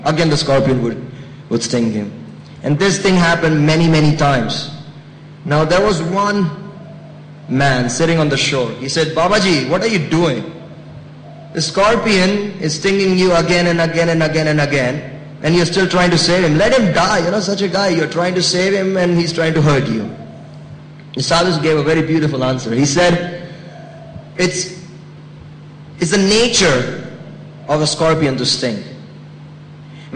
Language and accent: English; India; And they said, oh, we are Indian.